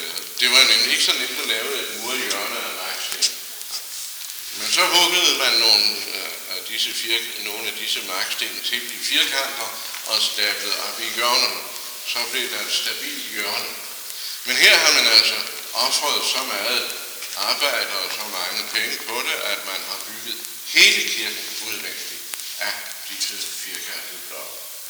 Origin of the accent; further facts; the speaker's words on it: Region of Southern Denmark, Denmark; Men så er vi jo fynboer alle, og der ved vi jo, at det i enden af ordet forsvinder